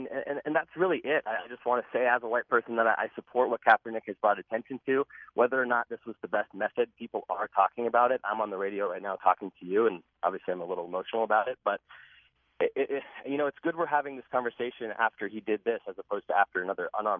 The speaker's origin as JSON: {"language": "English", "town": "Atherton", "region": "California", "country": "United States", "tie": "born or raised there", "said": "I am a white person from the Bay Area. I was born and raised in Atherton."}